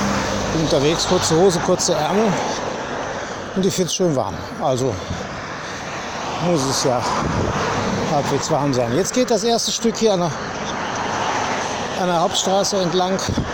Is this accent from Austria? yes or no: no; North Rhine-Westphalia, Germany; so wie bei uns im Ruhrgebiet auch diese kleinen Wege immer sind.